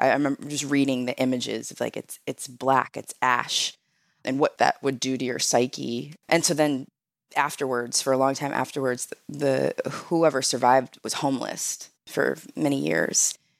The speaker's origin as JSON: {"language": "English", "country": "United States", "tie": "born or raised there", "said": "because I grew up in America where we're, you know, we think we can do anything"}